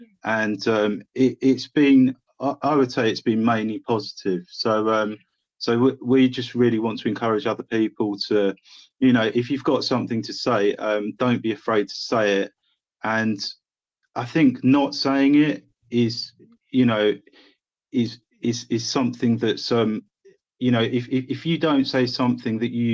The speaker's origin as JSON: {"language": "English", "town": "Southend", "region": "East of England", "country": "United Kingdom", "said": "we're from Southend"}